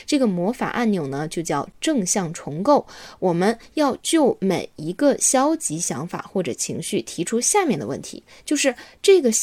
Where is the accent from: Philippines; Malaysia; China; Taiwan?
China; North China; 我是北方人，所以我习惯把它念成三栏技术